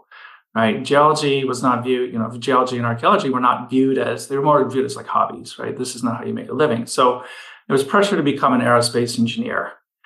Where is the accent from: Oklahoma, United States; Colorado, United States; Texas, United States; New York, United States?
Colorado, United States; also born or lived in Cleveland; I grew up in Colorado. Well, actually, I was born in Cleveland. So my family comes from Cleveland.